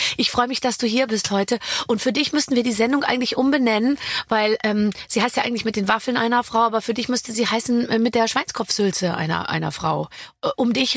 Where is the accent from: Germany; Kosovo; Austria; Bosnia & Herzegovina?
Germany; Munich, Bavaria; now in Berlin, Germany; wir leben beide in Berlin. Ich komme aus München.